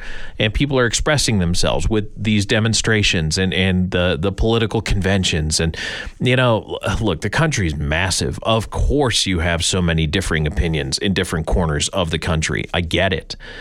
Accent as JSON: {"language": "English", "country": "United States", "said": "again, I'm American, so I talk about our election."}